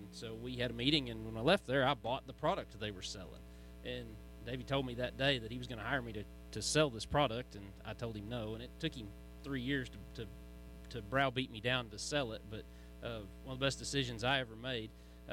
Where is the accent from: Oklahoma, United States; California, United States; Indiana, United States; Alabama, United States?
Oklahoma, United States; Sayre; kind of farm in the Delhi, Hex, Sayre area, born and raised in Sayre, and never really broke the ties and got away from it.